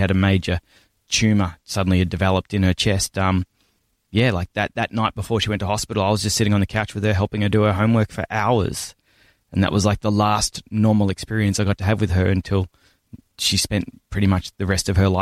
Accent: Jerilderie, New South Wales, Australia; also born or lived in Melbourne; my family moved around a lot until 1989. We settled in a town called Drildery in southern New South Wales in the Riverina. And I lived there up until I was 17, and then I moved to Melbourne to go to university.

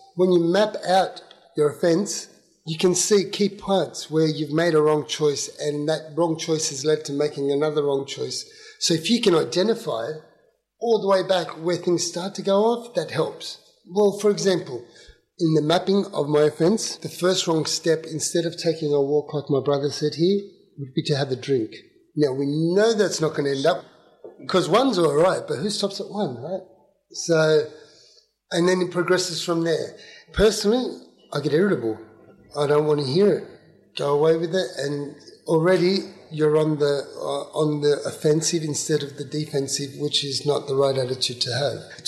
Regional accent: Chile; now in Villawood, Australia; Okay, I came from Chile. We arrived here in 76. We moved into Villawood. I spent my formative years here, so I know what you're talking about.

